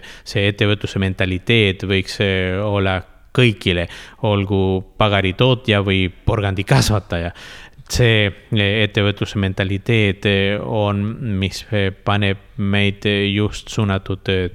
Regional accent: Chile; Estonian is a second language; now in Estonia; Siis tulime selles riigis nagu Chiilist 13 200 kilometrit kaugusel

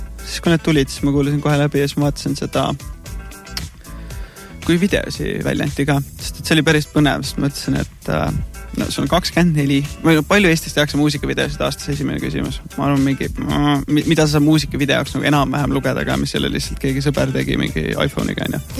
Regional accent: Pärnu, Pärnu County, Estonia; now in Tallinn, Estonia; mina olen originaalselt Pärnakas, elan Tallinnas

